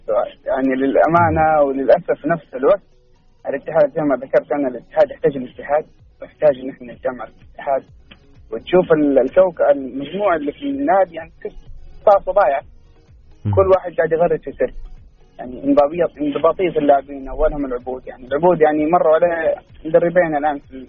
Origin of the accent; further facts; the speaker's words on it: Mecca, Makkah Province, Saudi Arabia; now in Jeddah, Saudi Arabia; والله حاليا في مكه، انا من مكه لكن حاليا في جده.